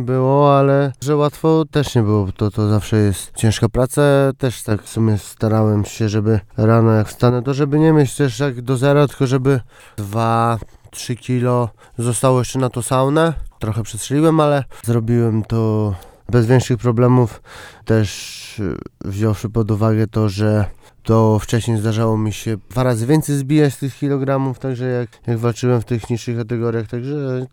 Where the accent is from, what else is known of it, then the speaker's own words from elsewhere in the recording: Ostróda, Warmian-Masurian Voivodeship, Poland; Lubię się bić nad jeziorem, no bo w sumie ja jestem stąd